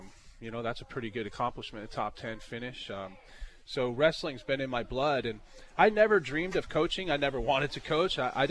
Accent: Pennsylvania, United States; Well, I'm originally a Pennsylvania guy. You know, I grew up in Pennsylvania and wrestled in Pennsylvania, learned how to wrestle there.

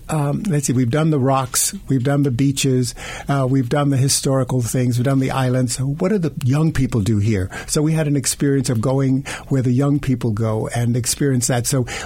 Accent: Sanford, Florida, United States; my granddad, we traveled all over Florida because that's where I'm from.

